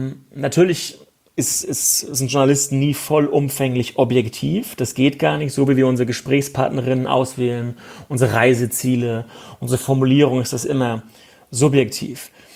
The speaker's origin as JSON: {"language": "German", "region": "Mecklenburg-Vorpommern", "country": "Germany", "tie": "born or raised there", "said": "Also ich bin ja in einem kleinen Dorf aufgewachsen in Mecklenburg, so 30 Kilometer von Rostock entfernt"}